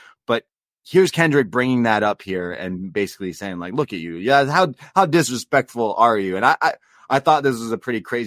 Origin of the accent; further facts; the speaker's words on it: Toronto, Ontario, Canada; And I'm from Toronto. I got an OVO sweater in the closet somewhere.